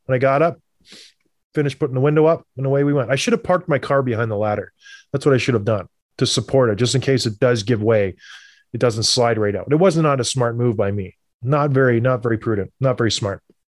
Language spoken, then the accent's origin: English; Canada; born or raised there